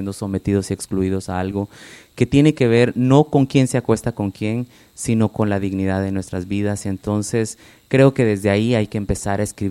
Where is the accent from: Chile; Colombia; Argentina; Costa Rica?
Colombia; Sí, soy colombiano, soy afrocolombiano, soy indígena colombiano y como frijoles vivo en la ciudad